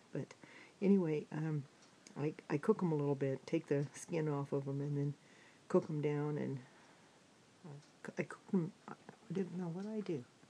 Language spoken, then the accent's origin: English; California, United States; And I'm from Southern California, and the weather here has been nice.